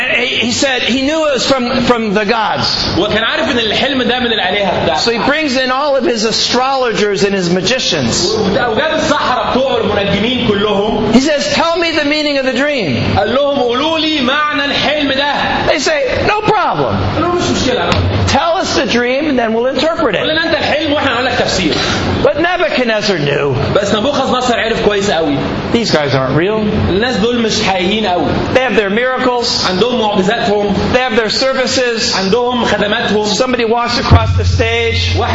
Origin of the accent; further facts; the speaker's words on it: United States; now in Egypt; It's been tough here in Egypt. I know that. I'm an American.